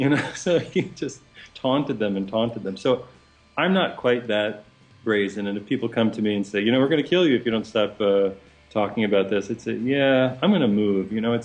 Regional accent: Northeast, United States; There are plenty of people out there who say that, and I think we're all from the Northeast.

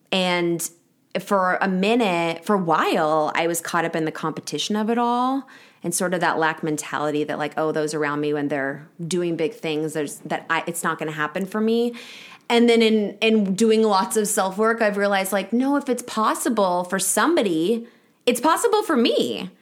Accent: Kansas, United States; I grew up in Kansas.

